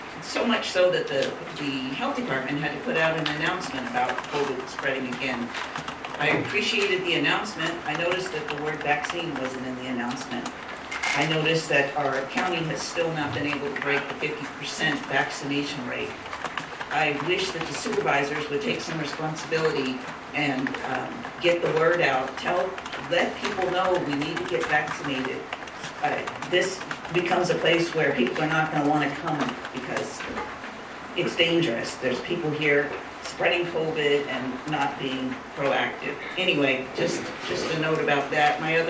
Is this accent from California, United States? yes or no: yes; Mount Shasta, California, United States; I'm from Mount Shasta, California.